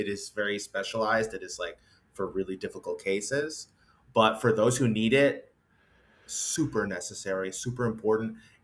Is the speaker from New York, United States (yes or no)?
no; Chicago, Illinois, United States; So I'm from Chicago, so I was representing Illinois